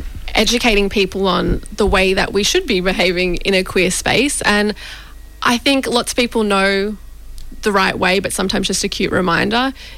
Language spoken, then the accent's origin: English; Canberra, Australian Capital Territory, Australia; I grew up in Canberra and I've been like a colourful person and I never really fit in.